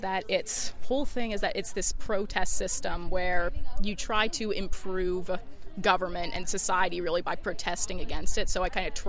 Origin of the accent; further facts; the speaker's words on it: Charles Town, West Virginia, United States; I'm from Charlestown, West Virginia, and I'm an English major with a concentration in literature.